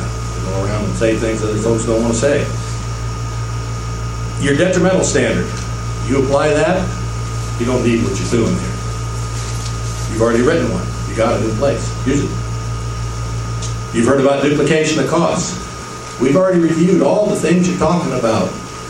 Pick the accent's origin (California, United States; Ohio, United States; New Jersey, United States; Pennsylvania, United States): California, United States; Eureka; I'm an RPF. I'm from the Eureka area.